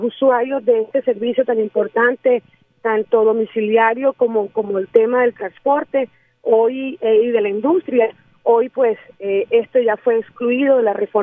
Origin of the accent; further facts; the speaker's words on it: Puerto Colombia, Atlántico, Colombia; Nosotros aún, y me incluyo como porteña que soy, no hemos sido vencidos